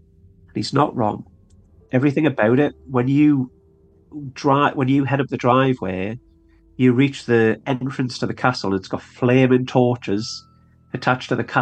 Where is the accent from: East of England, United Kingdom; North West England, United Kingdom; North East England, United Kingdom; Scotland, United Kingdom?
North East England, United Kingdom; born there; I was born in Northumberland and I live just outside of Northumberland now. It's a beautiful county. It's the most remote county in England as well.